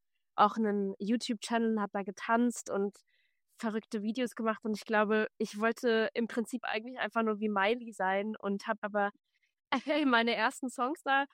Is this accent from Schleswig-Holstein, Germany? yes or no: no; Offenburg, Baden-Württemberg, Germany; born there; now in Berlin, Germany; seit 2015 bin ich nach Berlin gezogen, komme gebürtig aus Offenburg am Rande des Schwarzwalds und bin eigentlich in einer Musikerfamilie aufgewachsen